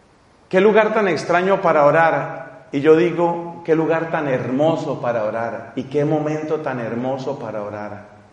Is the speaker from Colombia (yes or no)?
yes; Colombia; con un grupo de parejas en mi país, en Colombia